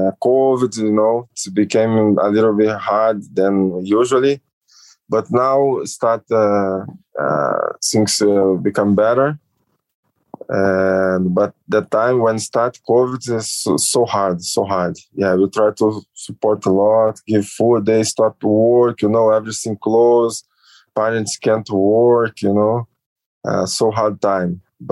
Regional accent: Rio de Janeiro, Brazil; English is a second language; Weather is like Rio de Janeiro, you know, it's always hot, beach, you know, I like, I feel my hometown.

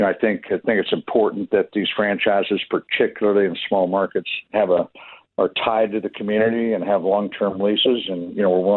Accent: Kansas City, Missouri, United States; You know, this is my hometown. I feel I take the legacy of Ewing Kauffman. I'm not sure everybody today knows all that he did to make sure that the Royals are here.

